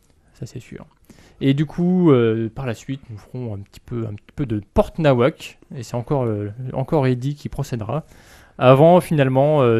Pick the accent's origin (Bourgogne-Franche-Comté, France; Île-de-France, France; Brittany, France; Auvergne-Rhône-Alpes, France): Île-de-France, France; Paris; ans, bientôt 36 peut-être, deux enfants, mariés, casés, et du coup, parisien dans l'âme, parisien dans la vie. Je suis né à Paris, même pas très loin d'ici d'ailleurs, parce que je suis né dans le 12e arrondissement, hôpital Saint-Antoine